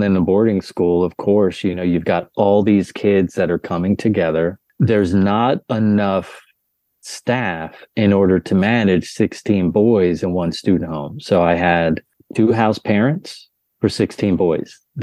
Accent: Pottsville, Pennsylvania, United States; also born or lived in Philadelphia; I was born in Philadelphia, stayed there till I was about 4 years old. And then I moved up to the coal regions of Pennsylvania. And then after my mother passed when I was seven, I went over to Pottsville, Pennsylvania.

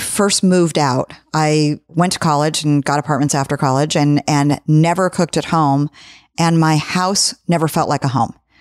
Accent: California, United States; I'm from Orange County originally. So I grew up behind the Orange Curtain.

